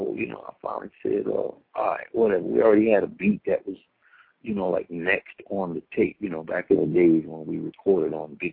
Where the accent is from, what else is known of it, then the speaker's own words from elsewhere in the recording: New York, United States; dances, especially growing up in New York, dances come and go so quickly.